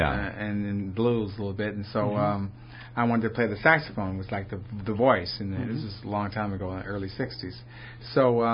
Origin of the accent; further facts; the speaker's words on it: Los Angeles, California, United States; I'm from Los Angeles, and actually, I just walked in school